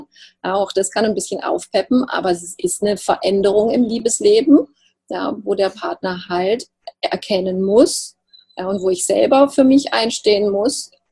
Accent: Baden-Württemberg, Germany; accent: Alemannic; Ich komme ja aus dem Alemannischen, aus dem Schwarzwalddorf, deshalb sage mir

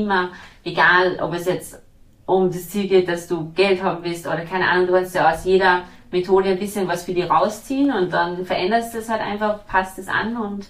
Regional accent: Austria; born there; wo ich jetzt herkomme, ich bin in Österreich geboren

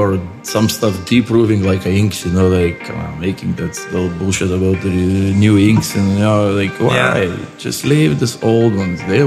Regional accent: Lithuania; English is a second language; also born or lived in Ireland; I'm artist from Lithuania, worked in Ireland for the last 15 years, back to Lithuania now for the last 3 years

